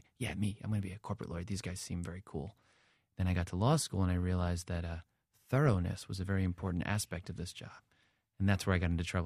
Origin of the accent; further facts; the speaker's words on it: New Jersey, United States; Just coming from the Jersey Shore, I grew up in New Jersey.